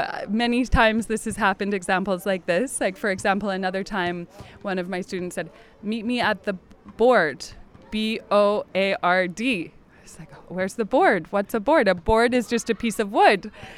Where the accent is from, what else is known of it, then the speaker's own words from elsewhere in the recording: Vancouver, British Columbia, Canada; I'm from Vancouver, Canada